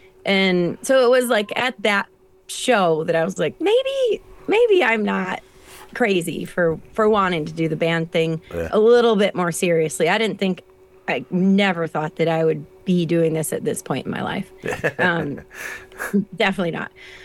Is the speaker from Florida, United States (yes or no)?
yes; Florida, United States; I think a lot of it was growing up in Florida listening to oldies radio, because it used to be amazing.